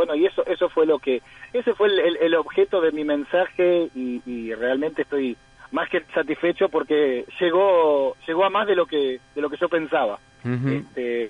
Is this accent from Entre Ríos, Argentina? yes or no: no; Rafaela, Santa Fe, Argentina; moved away as an adult; now in Ra'anana, Israel; vivo en la ciudad de Ranana. Uh-huh. Como dije, soy de Atlético de Rafaela y soy de Rafaela.